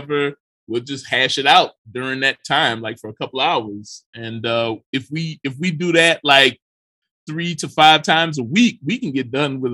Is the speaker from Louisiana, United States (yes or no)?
yes; Louisiana, United States; We're both from Louisiana, and we met in a comic shop, the typical nerd love story.